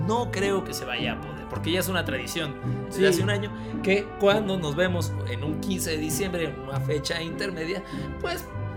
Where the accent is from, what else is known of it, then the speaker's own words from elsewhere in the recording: Mexico City, Mexico; born there; viví gran parte allá, pero aunque no lo creas, nací en la CDMX también.